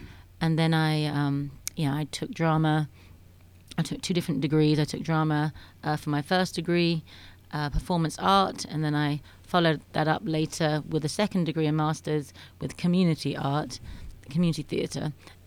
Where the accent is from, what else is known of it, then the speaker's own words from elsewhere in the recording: Canterbury, South East England, United Kingdom; I was born in Canterbury in England, which is a beautiful old city which boasts a beautiful cathedral there. And I loved growing up there. I went to a Waldorf school there